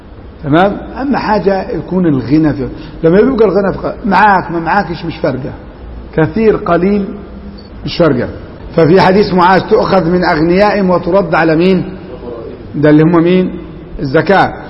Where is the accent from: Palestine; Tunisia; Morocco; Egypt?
Egypt; وعندنا في مصر الفقراء جميع الموظفين فقراء حتى درجة وكيل وزارة